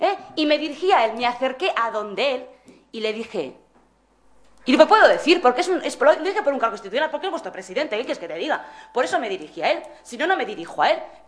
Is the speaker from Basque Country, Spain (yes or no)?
yes; Gorliz, Basque Country, Spain; perdona, vasca y de Gorliz de toda la puñetera vida.